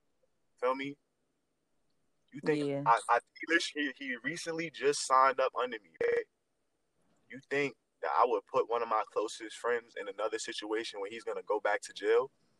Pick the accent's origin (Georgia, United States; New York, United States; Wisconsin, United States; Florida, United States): New York, United States; Harlem; I'm from Harlem, New York.